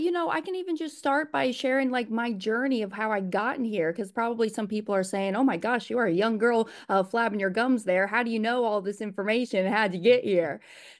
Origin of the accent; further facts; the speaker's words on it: Kansas City, United States; So actually, I grew up in the Kansas City area